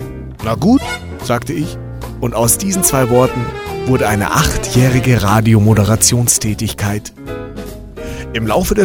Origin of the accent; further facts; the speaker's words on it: Munich, Bavaria, Germany; born there; Geboren wurde ich 1971 in München, was einen entscheidenden Teil dazu beitrug, dass ich im Bedarfsfall tatsächlich auch in der Lage war und bin, das ein oder andere bayerische Wort auszusprechen